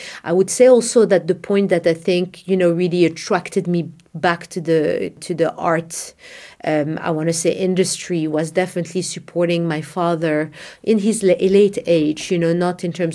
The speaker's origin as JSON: {"language": "English", "country": "Morocco", "tie": "born or raised there", "said": "I was born and raised in Morocco"}